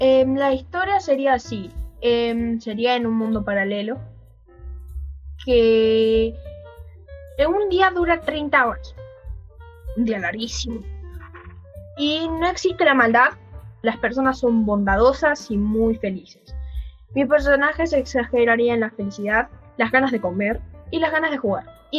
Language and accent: Spanish; Berazategui, Buenos Aires Province, Argentina; soy de Berazategui, voy a la Escuela Jesús de Nazaret y tengo 11 años.